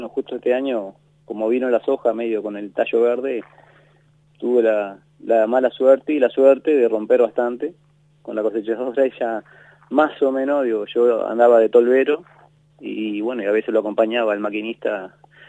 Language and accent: Spanish; Juan Lacaze, Colonia, Uruguay; now in San Pedro, Uruguay; Sí, yo soy oriundo de Juan Lacase. Hace un año y medio me vine a trabajar con mi suegro al campo en San Pedro.